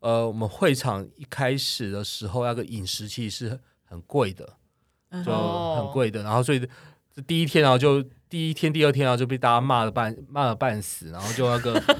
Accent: Kaohsiung, Taiwan; 我是高雄人

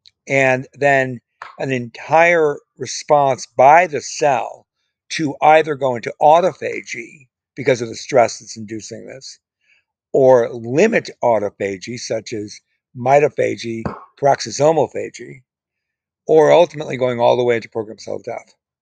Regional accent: Chicago, Illinois, United States; And I grew up in Chicago, which is in the state of Illinois.

